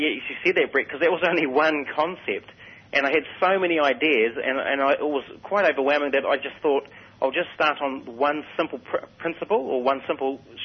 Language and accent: English; Auckland, New Zealand; I'm from Auckland, New Zealand